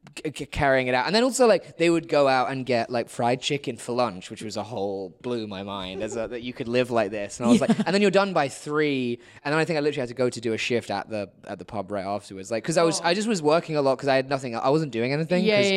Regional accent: Twickenham, London, United Kingdom; because I grew up in Twickenham, so that was why you go to Twickenham Stadium.

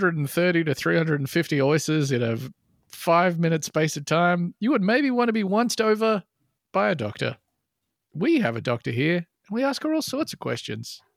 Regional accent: Bulgaria; I'm from Bulgaria, where people tend to be quite conservative

